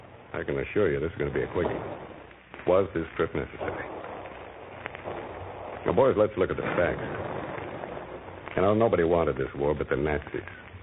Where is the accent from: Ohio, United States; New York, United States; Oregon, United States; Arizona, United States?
Ohio, United States; Chillicothe; I'm from Chillicothe.